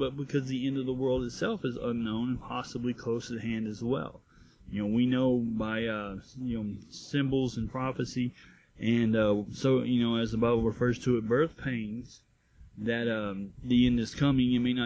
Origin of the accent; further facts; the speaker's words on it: the South, United States; Well, I'm going to tell you, I am from the South, so I guess my opinion will not necessarily be all that particularly surprising